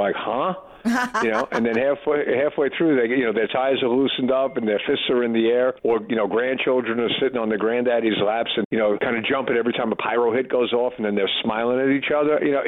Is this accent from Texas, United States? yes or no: no; New York City, New York, United States; Listen, growing up in New York City in the five boroughs